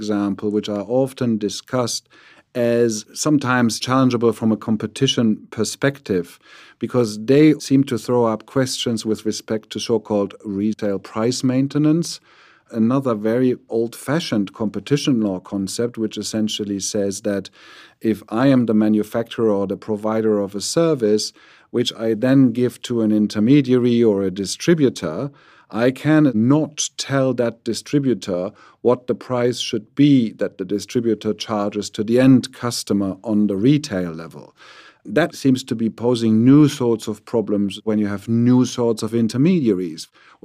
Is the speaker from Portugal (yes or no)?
no; Germany; I'm originally from Germany.